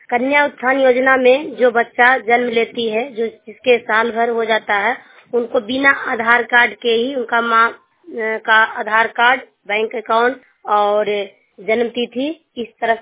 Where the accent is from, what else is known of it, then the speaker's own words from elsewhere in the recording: Chorogaon, Bihar, India; मैं north block चोरोगांव जिला नालंदा के रहने वाली हूँ